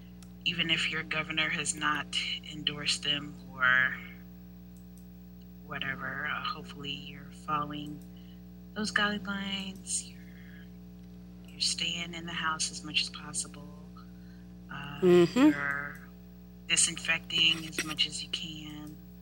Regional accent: Florida, United States; Free to use this opportunity to shit on the state of Florida in your head. Just don't at me. It's my home state

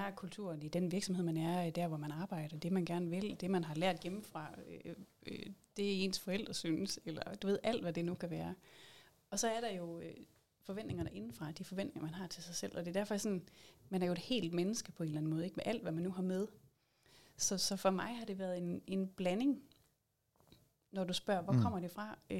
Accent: Thy, North Denmark Region, Denmark; nu er jeg også fra Thy oprindeligt

